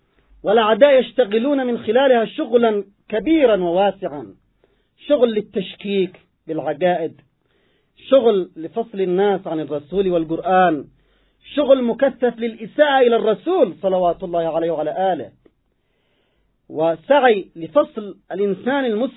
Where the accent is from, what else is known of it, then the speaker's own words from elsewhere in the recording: Yemen; ونحن كشعب يمني في المقدمة